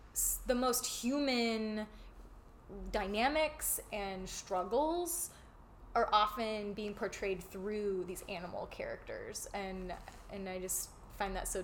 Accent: Birmingham, Alabama, United States; and some of that is just growing up in the South. Part of it is that when I was a kid, like maybe 8 years old, my mom bought an old slaughterhouse in downtown Birmingham

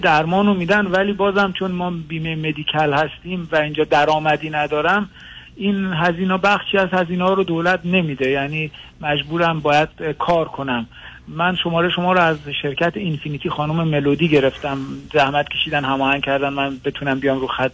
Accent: Iran; ما ایرانی هستیم

